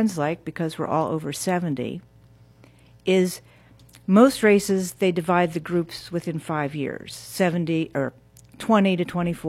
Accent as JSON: {"language": "English", "town": "Pittsburgh", "region": "Pennsylvania", "country": "United States", "tie": "born or raised there", "also_born_or_lived": "Florida / California", "moved": "as an adult", "lives_now": "Hawaii, United States", "said": "we grew up in Pennsylvania, in Pittsburgh."}